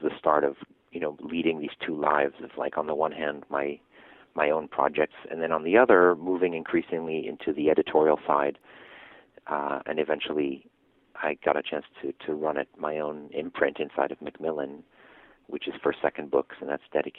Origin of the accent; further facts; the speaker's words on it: France; So I was raised in France. And my dad's American, my mom's French, so I had both backgrounds, but I was in France, so I grew up with that tradition of comics